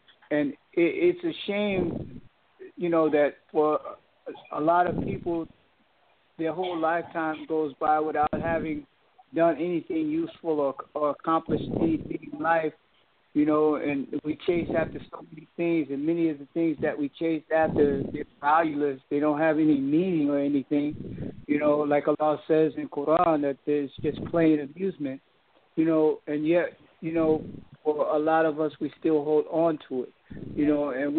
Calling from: High Point, North Carolina, United States; I'm calling from High Point, North Carolina.

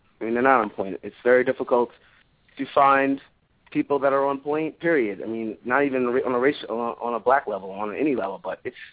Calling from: New York, United States; I'm calling from New York. How you doing?

